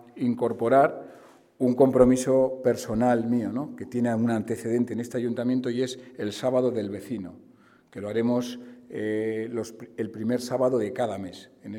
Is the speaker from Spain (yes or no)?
yes; Logroño, La Rioja, Spain; Ahora mismo, desde luego que somos del Partido Popular, pero ante todo somos logroñeses. Y vamos a trabajar por la ciudad y vamos a trabajar por todos los logroñeses